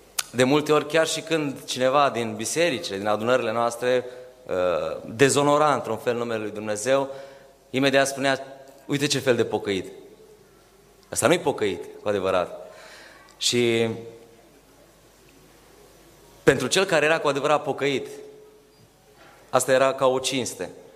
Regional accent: Romania; Noi am crescut în România, o țară în marea majoritate ortodoxă

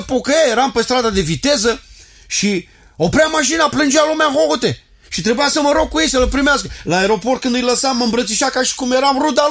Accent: Romania; Voi ați venit din Chicago în Arizona, eu am venit din România, apoi plec peste tot pământul

